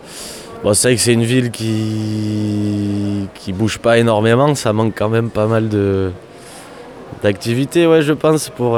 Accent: Saint-Pierre-du-Mont, Nouvelle-Aquitaine, France; Oui, j'habite à Saint-Pierre-du-Mont. J'ai grandi ici, après je suis parti un peu sur Bordeaux et je suis revenu.

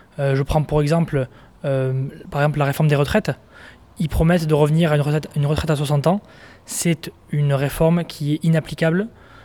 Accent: Saint-Sevé, France; j'ai 26 ans. Je suis né à Saint-Sevé, et ville où j'habitais pendant très longtemps

